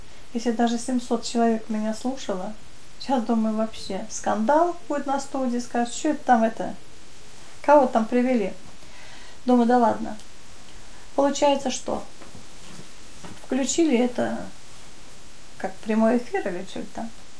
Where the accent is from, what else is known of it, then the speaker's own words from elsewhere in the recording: Ural, Russia; Малахитовый курь, я с Урала.